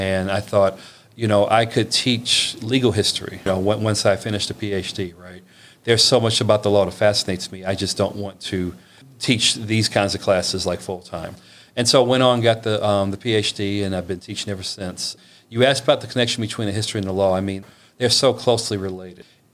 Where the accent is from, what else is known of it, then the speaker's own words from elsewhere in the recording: Tuskegee, Alabama, United States; And my grandmother was an alum of Tuskegee University and was on the alumni board. So I grew up on that campus in a sense.